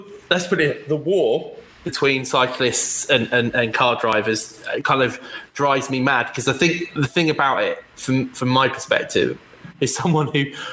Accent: South East England, United Kingdom; So I'm from the New Forest, as Alan is. So we've grown up with animals roaming around.

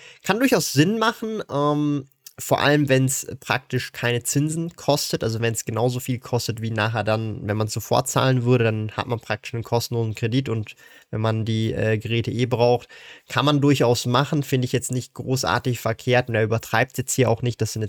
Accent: Switzerland; Und von diesem Nettolohn müssen wir Schweizer noch Steuern zahlen.

